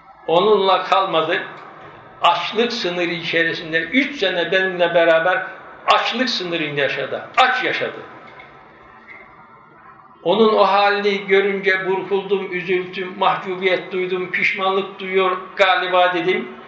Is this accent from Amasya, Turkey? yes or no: no; Yozgat, Turkey; Ben Yozgatlıyım. Bizim Yozgat'ta bu konu çok kuvvetli.